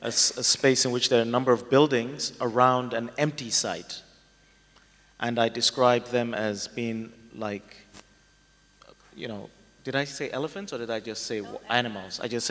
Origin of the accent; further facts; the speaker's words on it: Lagos, Nigeria; the growing up in Lagos, the only wild animals I really ever saw were the policemen.